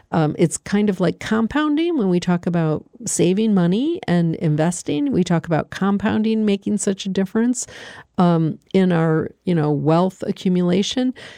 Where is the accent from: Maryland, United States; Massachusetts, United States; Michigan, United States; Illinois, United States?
Michigan, United States; now in Pennsylvania, United States; And we're from Michigan originally. We've lived in Pennsylvania since 1988.